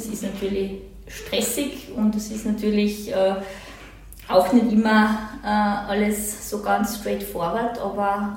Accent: Styria, Austria; Ich bin in Leoben geboren, dann in der Obersteiermark aufgewachsen, habe dann das Stiftsgymnasium Admont besucht

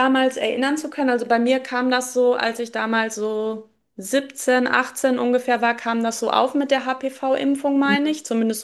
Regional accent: North Rhine-Westphalia, Germany; ich komme ja aus NRW

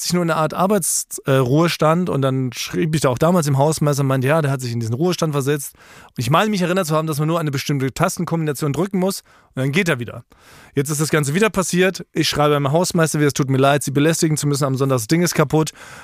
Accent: Vienna, Austria; Ich bin ein Wiener

